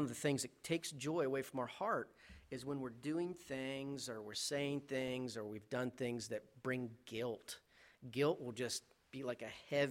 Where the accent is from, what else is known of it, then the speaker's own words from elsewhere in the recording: Alaska, United States; It's like, I'm from Alaska, we're the last frontier.